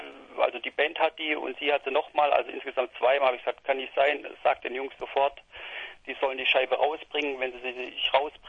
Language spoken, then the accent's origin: German; Stuttgart, Baden-Württemberg, Germany; Aus Stuttgart.